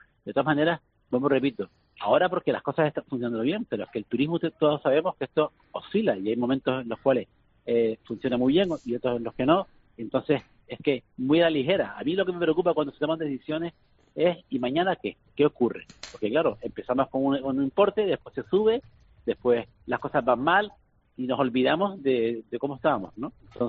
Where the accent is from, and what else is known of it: Canary Islands, Spain